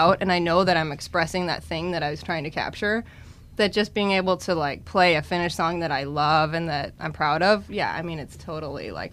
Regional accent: Wisconsin, United States; also born or lived in California / New Orleans; now in Washington, United States; we lived in California for a few years. I'm from Wisconsin. We lived in New Orleans for a year, and then we moved to D.C. 2 years ago.

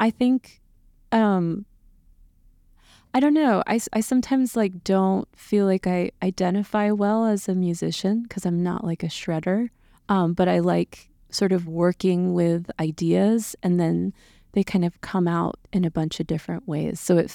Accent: Tucson, Arizona, United States; also born or lived in Southern California; No, I'm born in Southern California and then grew up in Tucson. So definitely my hometown, but yeah.

